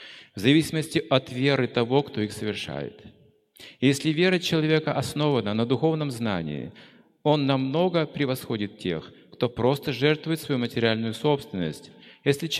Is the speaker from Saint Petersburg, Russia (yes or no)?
no; Moscow, Russia; Потому что я из Москвы.